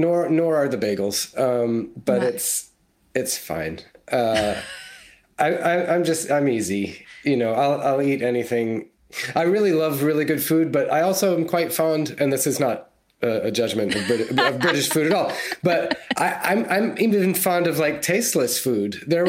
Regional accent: New York City, New York, United States; now in Cambridge, United Kingdom; And I live in Cambridge, England. I am from New York City. Moved here about 11 years ago

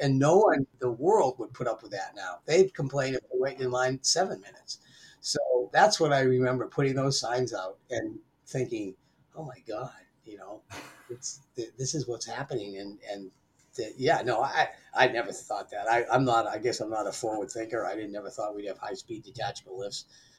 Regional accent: Falmouth, Maine, United States; Actually, I grew up in Maine, in Falmouth, Maine, right outside of Portland.

